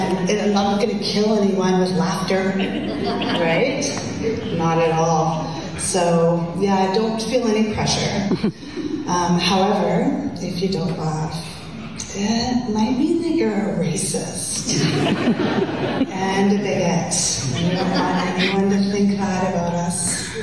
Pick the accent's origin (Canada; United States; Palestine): Canada; And as one Canadian to a bunch of other Canadians, you know I don't mean that.